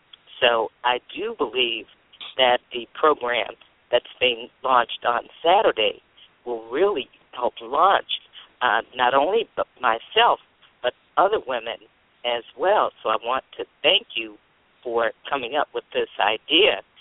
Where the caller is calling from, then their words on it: Atlanta, Georgia, United States; I'm in Atlanta, Georgia.